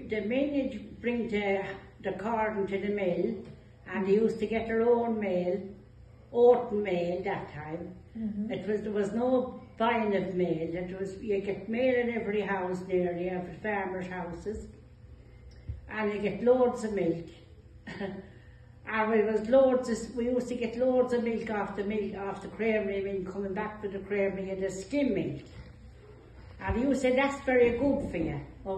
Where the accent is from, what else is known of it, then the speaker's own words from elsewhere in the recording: Longford, County Longford, Ireland; born there; I was born in Longford. In Longford Hospital, but Longford was County Longford.